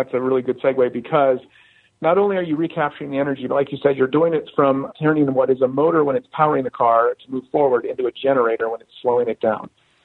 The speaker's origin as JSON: {"language": "English", "town": "Golden", "region": "Colorado", "country": "United States", "tie": "born or raised there", "said": "And it was fun because I grew up in Golden, Colorado."}